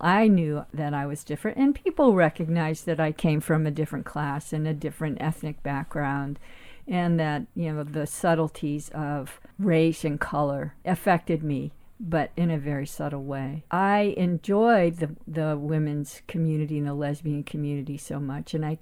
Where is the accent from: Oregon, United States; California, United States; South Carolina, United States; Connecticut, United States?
Connecticut, United States; Danbury; I am Lebanese American, and that I grew up in a tribe of Arabs in Danbury, Connecticut.